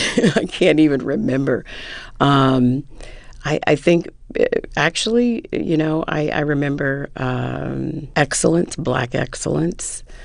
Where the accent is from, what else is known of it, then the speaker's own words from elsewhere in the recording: the South, United States; accent: Southern; I lost my accent only to find it again in Hollywood. I mean, the only people I know, the only women I knew growing up were Southern women.